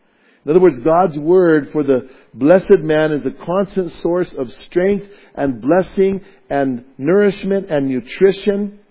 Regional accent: Bernalillo, New Mexico, United States; We had a lot where I grew up at in Bernalillo, and we were always having to cut them down.

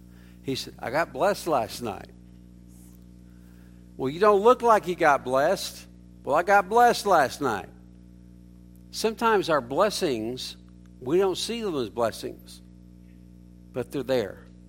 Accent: Oklahoma, United States; I'm from Oklahoma, so I can say this way.

